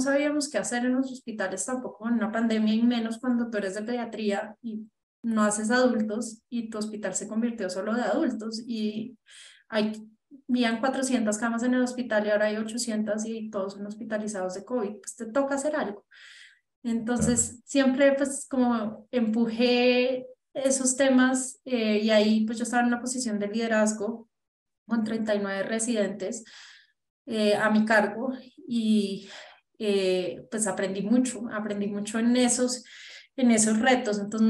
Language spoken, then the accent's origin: Spanish; Colombia; soy orgullosamente colombiana y pues mientras se pueda, quiero poder vivir en este país